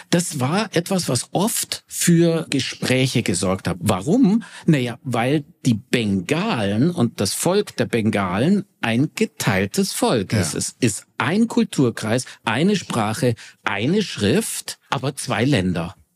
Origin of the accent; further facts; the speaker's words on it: Bavaria, Germany; ich komme aus Bayern